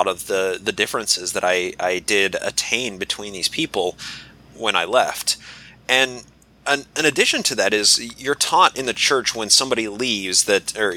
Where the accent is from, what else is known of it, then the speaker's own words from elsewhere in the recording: Utah, United States; oh, where are you from? And I would say Utah, and instantly they get a smile on their face, and oh, are you a member?